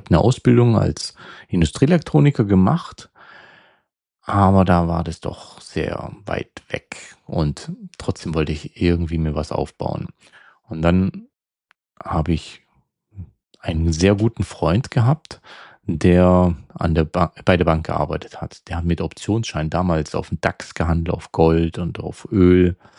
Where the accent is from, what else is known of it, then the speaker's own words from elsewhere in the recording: Germany; Und das als für mich als Deutscher mit Sicherheitsdenken war das ein Unding.